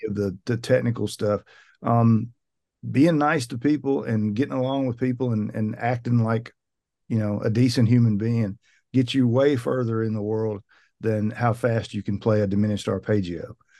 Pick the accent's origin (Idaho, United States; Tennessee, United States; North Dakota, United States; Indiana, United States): Tennessee, United States; born there; also born or lived in Mississippi / Texas; I was born in Tennessee, and then my father was in sales, and so we traveled a lot before I got old enough to go to school.